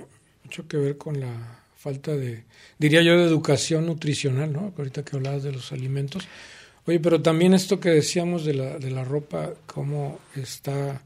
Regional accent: Nuevo Laredo, Tamaulipas, Mexico; yo soy originario de Nuevo Laredo, Tamaulipas, que es la frontera

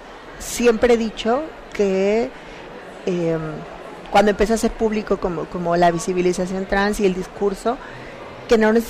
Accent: Mazatlán, Sinaloa, Mexico; Es una novela autobiográfica sobre mi infancia y adolescencia trans en Sinaloa, en Mazatlán, donde nací.

